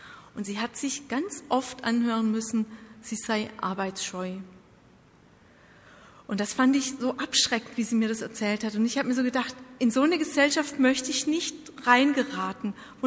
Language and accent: German; Baden-Württemberg, Germany; Ich bin in Baden-Württemberg groß geworden